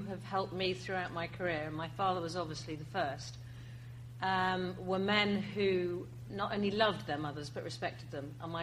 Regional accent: South East England, United Kingdom; when I say I was brought up in the New Forest, it's a bit of a shorthand

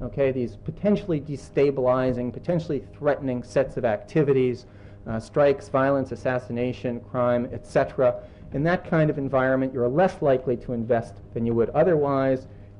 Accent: New York, United States; I'm a New Yorker. I like to wander about, you know.

